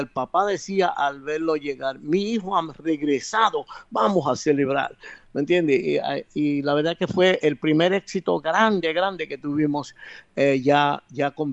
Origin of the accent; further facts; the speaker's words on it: Brooklyn, New York, United States; born there; yo nací en Brooklyn, Nueva York, de familia puertorriqueña, ¿verdad? Mi familia es puertorriqueña.